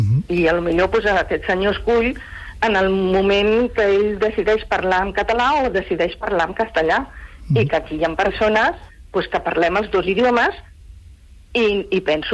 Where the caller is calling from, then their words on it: Barcelona, Catalonia, Spain; de Barcelona.